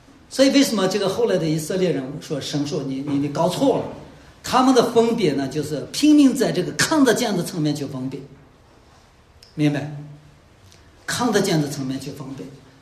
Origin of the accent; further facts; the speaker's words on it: Northwest China, China; accent: Northwestern Chinese; 不好意思啊，这个西北人这个四声乱用